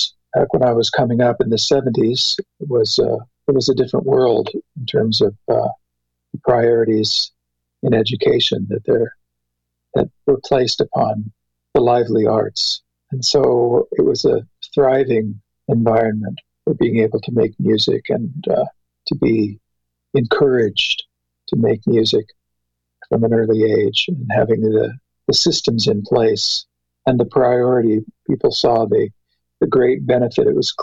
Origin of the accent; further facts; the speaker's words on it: Portland, Oregon, United States; I come from Portland, Oregon. I grew up there in Oregon, West Coast.